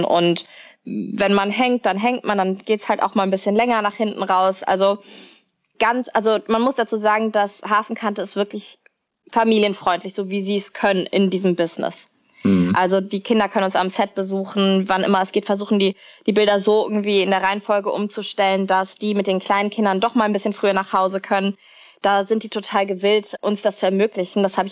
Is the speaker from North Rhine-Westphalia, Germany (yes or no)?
yes; Cologne, North Rhine-Westphalia, Germany; ich bin Kölnerin